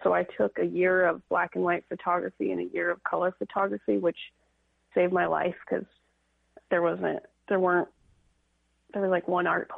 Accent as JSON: {"language": "English", "town": "Bixby", "region": "Oklahoma", "country": "United States", "tie": "born or raised there", "said": "I always say I'm from Tulsa, but I grew up in a town called Bixby, Oklahoma"}